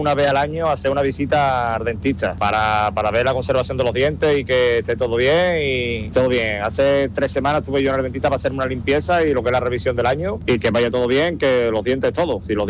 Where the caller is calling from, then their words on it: Seville, Andalusia, Spain; de Sevilla.